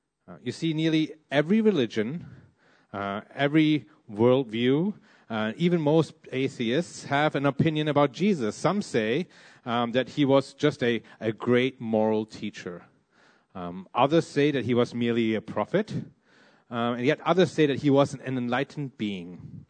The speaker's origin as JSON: {"language": "English", "country": "Malaysia", "said": "I look and I sound foreign, but I'm a local product. I'm Malaysian. My dad's Italian. My mom is Malaysian"}